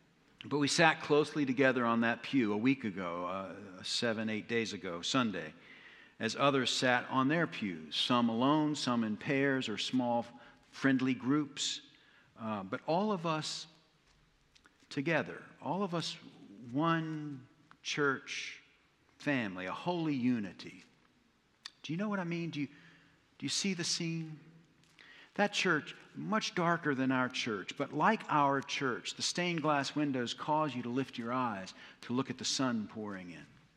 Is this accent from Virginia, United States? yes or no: yes; Hampton, Virginia, United States; What about my hometown, Hampton, Virginia? Is that my home?